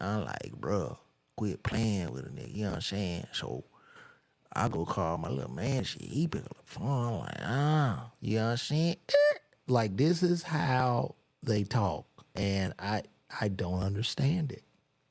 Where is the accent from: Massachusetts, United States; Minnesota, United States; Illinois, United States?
Illinois, United States; Chicago; And I grew up in Chicago where one of the brothers was from